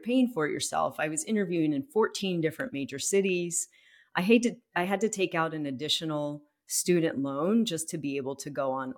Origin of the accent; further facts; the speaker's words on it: Dallas, Texas, United States; also born or lived in Boston; now in California, United States; But I grew up in Dallas. I went to med school, college of med school in Texas. I moved to Boston and did all my training there and started the first half of my career there.